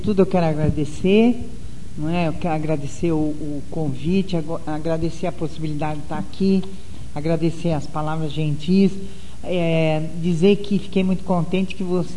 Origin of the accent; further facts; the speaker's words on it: São Carlos, São Paulo, Brazil; Eu sou São Carlense, eu nasci em Água Vermelha. Eu sou de Água Vermelha